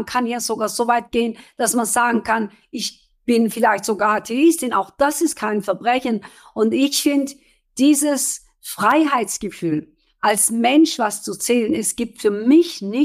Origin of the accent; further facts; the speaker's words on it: Turkey; first language Kurdish; German is a second language; now in Germany; unseren Eltern, ja nicht sagen, dass wir Aleviten sind und ja nicht sagen, dass wir Kurden sind, weil meine Muttersprache war auch verboten in der Türkei.